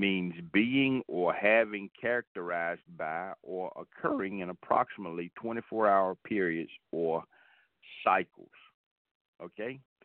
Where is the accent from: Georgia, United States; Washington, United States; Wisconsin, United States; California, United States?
Georgia, United States; Atlanta; I grew up here from the northwest side of town. I grew up in Atlanta. Again, born and raised, I've always been here, and I've seen the city grow from when I was a kid till now.